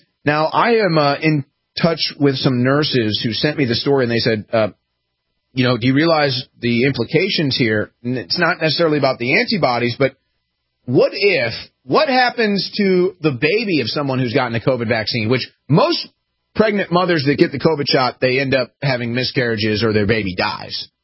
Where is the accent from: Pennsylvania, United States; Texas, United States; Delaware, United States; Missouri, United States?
Missouri, United States; And we were like, yeah, we're from Missouri.